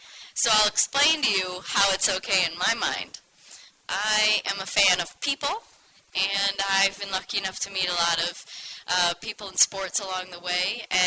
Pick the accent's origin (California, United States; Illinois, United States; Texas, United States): Illinois, United States; I grew up near Chicago